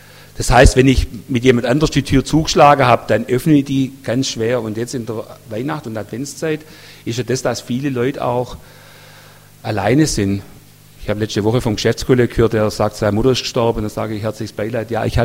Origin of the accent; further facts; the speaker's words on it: Germany; Für uns als Deutsche in unserer Kultur ist das ein bisschen gewöhnungsbedürftig.